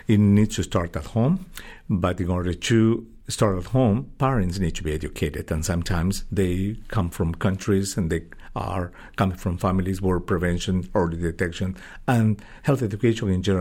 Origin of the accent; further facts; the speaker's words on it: Peru; English is a second language; I used to give chemotherapy to patients in Peru, my home country.